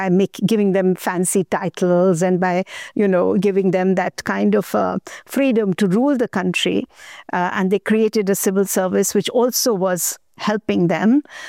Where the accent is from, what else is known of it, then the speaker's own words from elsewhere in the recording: United Kingdom; Now, being British, the wonderful thing is it's extremely detailed.